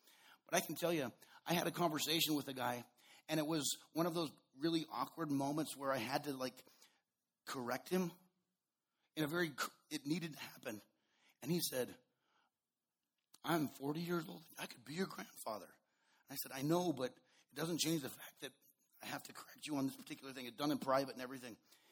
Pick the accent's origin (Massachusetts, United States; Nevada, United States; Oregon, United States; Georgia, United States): Nevada, United States; Reno; I'm from Reno. Born and raised here, went to high school here.